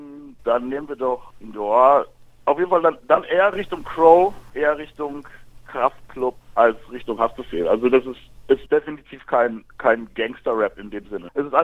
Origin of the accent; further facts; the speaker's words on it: Bochum, North Rhine-Westphalia, Germany; ich bin der einzige Mensch aus dem Ruhrgebiet, der kein Fußball guckt.